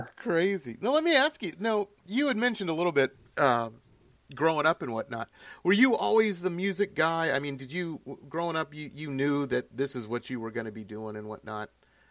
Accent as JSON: {"language": "English", "town": "Detroit", "region": "Michigan", "country": "United States", "tie": "born or raised there", "said": "I grew up in the Midwest of the States, in Detroit."}